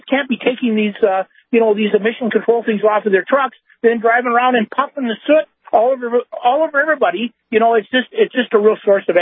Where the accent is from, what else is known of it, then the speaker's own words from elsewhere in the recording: Minot, North Dakota, United States; I'm from Minot. I was driving down Broadway